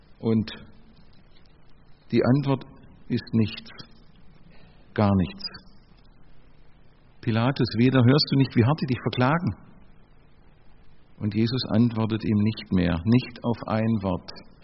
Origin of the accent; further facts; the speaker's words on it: Baden-Württemberg, Germany; Als Schwabe hoffe ich, dass man mich auch im Norddeutschen etwas versteht.